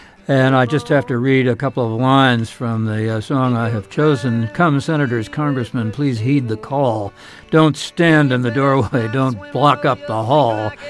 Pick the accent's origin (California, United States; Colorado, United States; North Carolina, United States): California, United States; also born or lived in Washington, D.C.; when I first went to Washington, D.C., I moved there from California